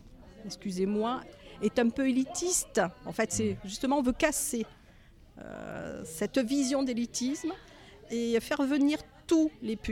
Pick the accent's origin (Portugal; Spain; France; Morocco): Spain; je suis déjà binationale, de par mon nom et mon prénom. Donc je suis espagnole, franco-espagnole, et je parle donc le français, l'espagnol, un peu d'italien et bien évidemment l'anglais.